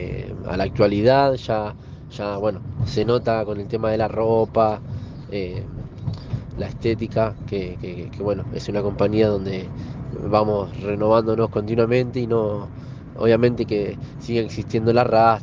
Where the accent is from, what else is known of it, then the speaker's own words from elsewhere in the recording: Cañuelas, Buenos Aires Province, Argentina; yo que voy a presentar la primera vez este espectáculo en Cañuelas para mi pueblo, es bastante grande